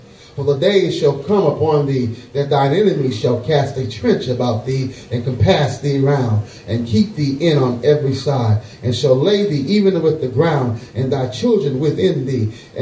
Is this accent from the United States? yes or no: yes; Highland Park, United States; I grew up in the city of Highland Park. When I was growing up in Highland Park, it was called the City of Trees.